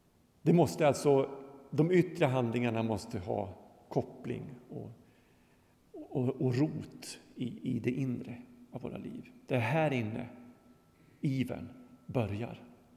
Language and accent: Swedish; Västerbotten County, Sweden; I Norrland, i min hembygd, i Västerbotten och Lappland